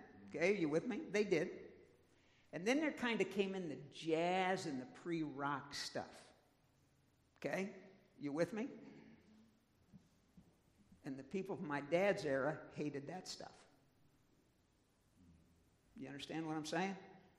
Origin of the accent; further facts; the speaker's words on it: St. Louis, Missouri, United States; I grew up in St. Louis, Missouri, in the suburbs there.